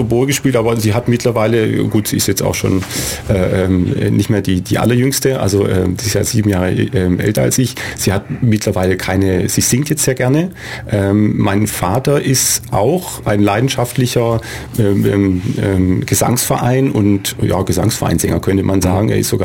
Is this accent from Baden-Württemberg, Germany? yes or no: yes; Winnenden, Baden-Württemberg, Germany; Und dann hatte ich einen sehr findigen Musikschulleiter in Winnenden, wo ich herkomme.